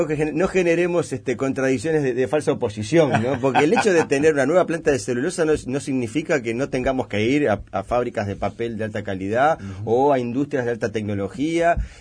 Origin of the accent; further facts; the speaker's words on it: Uruguay; Obviamente, uno naturalmente, como uruguayo, yo lo deseo